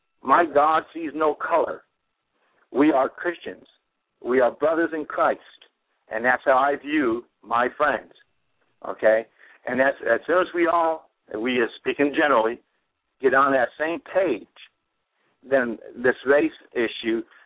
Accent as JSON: {"language": "English", "town": "Pittsfield", "region": "Massachusetts", "country": "United States", "tie": "born there", "said": "I was born in Pittsfield, Massachusetts, 1955. I am an American citizen."}